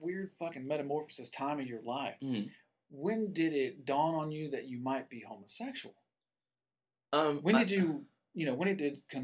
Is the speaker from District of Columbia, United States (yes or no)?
no; Cedar Grove, Tennessee, United States; I'm from Cedar Grove, Tennessee. You've heard of it, right?